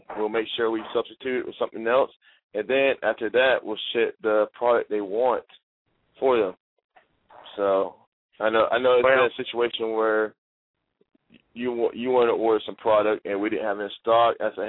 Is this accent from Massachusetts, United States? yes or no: no; Florida, United States; I mean, we're from Florida, so, you know